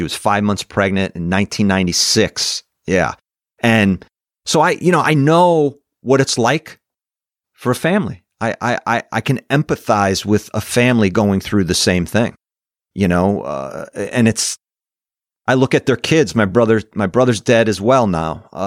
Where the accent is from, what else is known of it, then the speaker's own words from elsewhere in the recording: Vernon, Connecticut, United States; about four missing girls from my hometown of Vernon, Rockville.